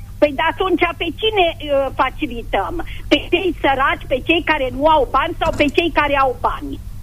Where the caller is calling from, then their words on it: Sântana, Arad County, Romania; din Sântana.